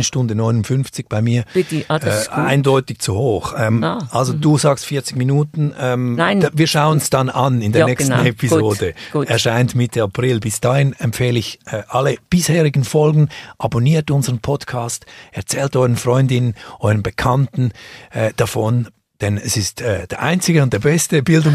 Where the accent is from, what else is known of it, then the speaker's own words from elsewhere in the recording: Obwalden, Switzerland; Obwalden, mein Heimatkanton, bietet Lehrer Weiterbildung zum Thema Absentismus an.